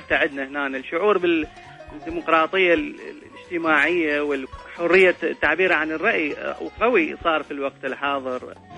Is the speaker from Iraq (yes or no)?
yes; Iraq; moved away; هذا الموضوع ما كنا نتصوره لما طلعنا من العراق